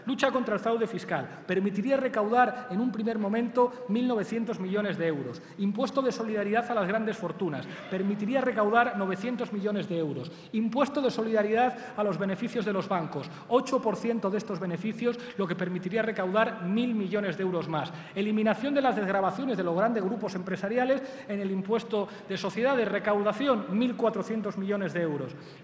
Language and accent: Spanish; Spain; como español